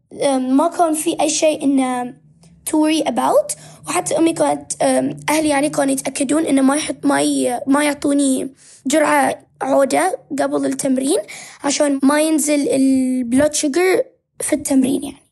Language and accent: Arabic; Bahrain; أنا حققت الميني أولمبيكس اللي كانت عندنا بالبحرين